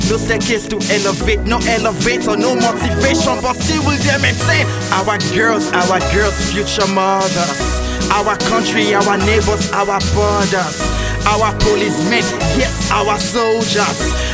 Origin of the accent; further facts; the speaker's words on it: Niger Delta, Nigeria; Mr. President, Mr. Federal Republic, I come from Niger Delta, we've got mineral resources